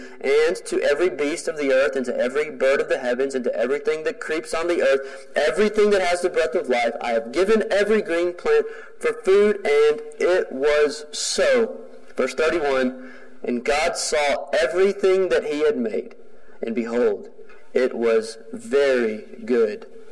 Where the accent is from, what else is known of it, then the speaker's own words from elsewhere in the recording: Texas, United States; I grew up in the East Texas version of Noah's Ark, okay?